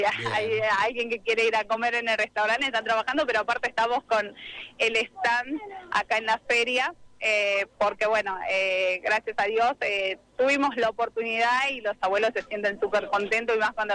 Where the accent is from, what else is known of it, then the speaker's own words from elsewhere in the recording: Tucumán, Argentina; nosotros somos del interior de Tucumán, entonces es como que venimos con un respeto bastante enorme, ya sea también por la época que nosotros nacimos y nos criamos